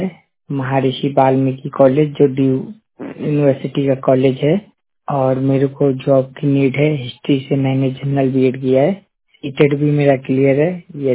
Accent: Pilibhit, Uttar Pradesh, India; मैं जिला पीलीभीत का रहने वाला हूँ और

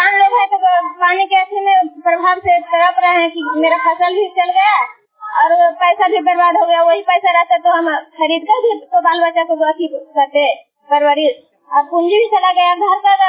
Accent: Fatehpur, India; मैं फतेहपुर के रहने वाली हूँ, कोसला पंचायत से।

